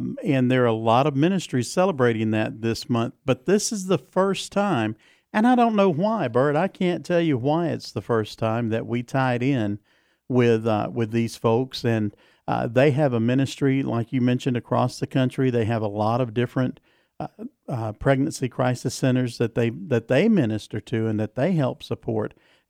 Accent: the South, United States; accent: southern; my southern accent broke through.

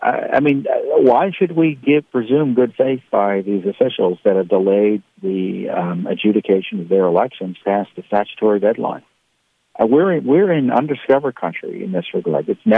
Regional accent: New York, United States; now in Washington, D.C., United States; No, I'm originally from New York.

